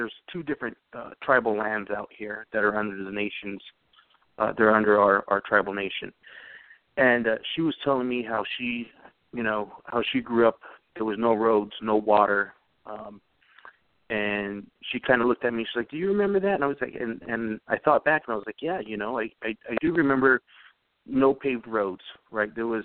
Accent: Sierra Vista, Arizona, United States; also born or lived in Tucson / Phoenix / Sedona; I was born in Sierra Vista, lived in Tucson, Phoenix, and then the upper northern part of Arizona, which is the Rideau Valley, Sedona area.

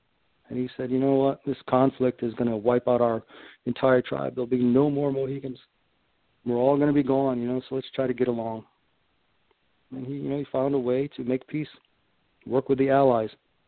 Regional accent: Uncasville, Connecticut, United States; Well, see, growing up in Uncasville, with my mother, and there were seven kids.

